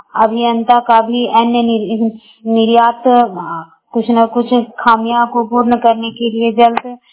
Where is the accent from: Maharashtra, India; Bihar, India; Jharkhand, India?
Jharkhand, India; Barkagaon; बड़का गांव प्रखंड के रहने वाली हूँ।